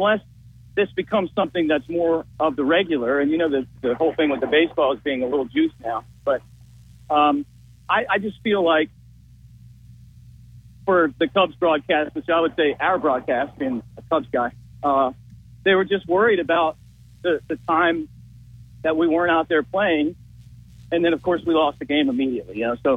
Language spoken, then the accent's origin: English; Baltimore, Maryland, United States; Now, the baseball fan in me, I grew up in Baltimore.